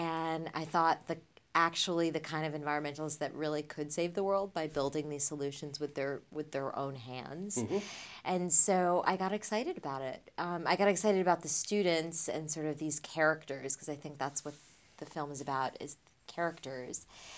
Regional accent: United States; born there; Well, I was born in the States. My parents immigrated.

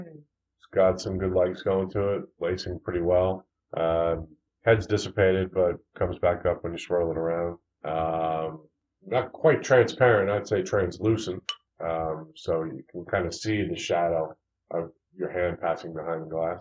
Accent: East Coast, United States; I'm from the East Coast, so.

